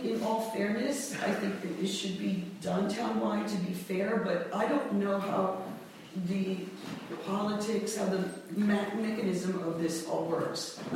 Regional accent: Brooklyn, New York, United States; also born or lived in New Jersey; now in Catskill, United States; Although I am definitely a newbie, only 16 years here, I grew up in New York City area, New Jersey, New York, Brooklyn in particular.

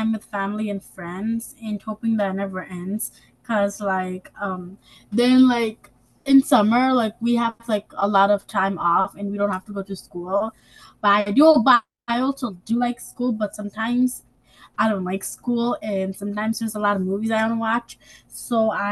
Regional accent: Hudson, New York, United States; I'm 10 years old, and I'm also from Hudson.

